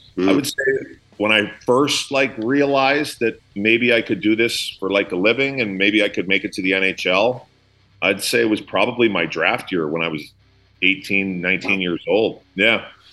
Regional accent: Alberta, Canada; I grew up just outside of Edmonton.

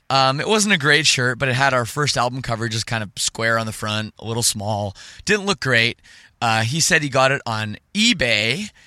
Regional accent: Canada; As I record this, I am finally in California. This is like, you know, I'm from Canada

